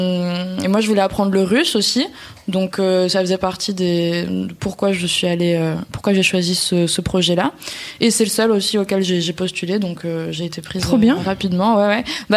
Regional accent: France; quand on est français, on peut un peu raconter, on parle en français très très vite

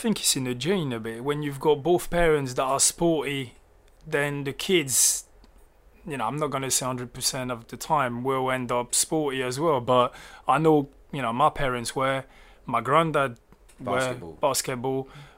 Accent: London, United Kingdom; English is a second language; also born or lived in France; I was born in France, but I've left France very, very young age. And I guess the biggest or the most important part of my life haven't been in France. They've been in the UK. Becoming a man happened here in London

